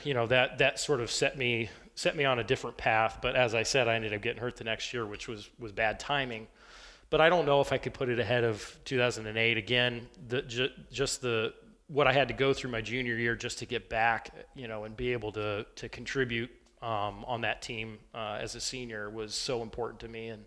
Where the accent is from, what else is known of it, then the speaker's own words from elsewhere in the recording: Ankeny, Iowa, United States; And it was a big deal to me growing up in Ankeny.